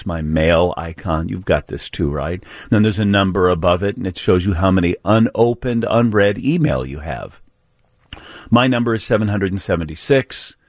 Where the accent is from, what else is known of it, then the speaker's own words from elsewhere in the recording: Chicago, Illinois, United States; But we were talking also this week about things that, as a Chicagoan, you do, you have done, you know you need to do or have done, and if you have not, you feel guilty about.